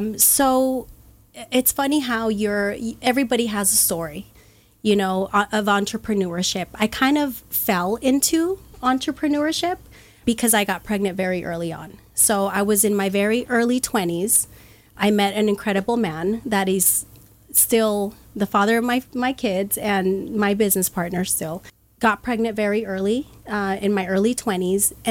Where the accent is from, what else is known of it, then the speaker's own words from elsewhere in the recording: El Paso, Texas, United States; So I'm originally from El Paso, Texas